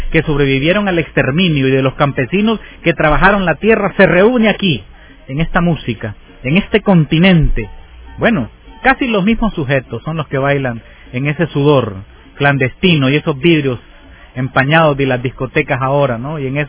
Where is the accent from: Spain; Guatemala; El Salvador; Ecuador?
El Salvador; Aquí en El Salvador hay una, está queda famosa, es la cumbia la que manda en mi país.